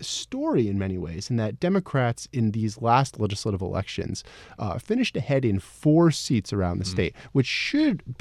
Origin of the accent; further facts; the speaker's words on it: Clifton Park, New York, United States; I grew up in Clifton Park, a suburb about 30 miles north of Albany.